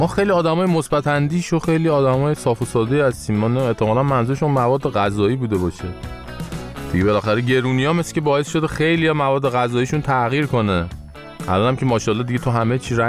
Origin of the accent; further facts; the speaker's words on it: Iran; ببین هر جا تا میگی من ایرانیم همه اتوماتیک جلو دلا میشن